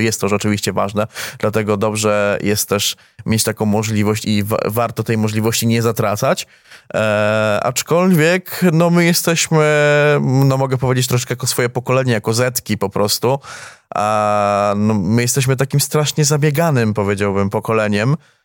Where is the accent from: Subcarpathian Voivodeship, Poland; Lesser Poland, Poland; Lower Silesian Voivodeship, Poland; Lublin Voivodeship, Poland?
Lesser Poland, Poland; ja akurat jestem stąd, pochodzę właśnie ze wsi, powiedziałbym koło Nowego Sącza, ale no jestem relatywnie blisko miasta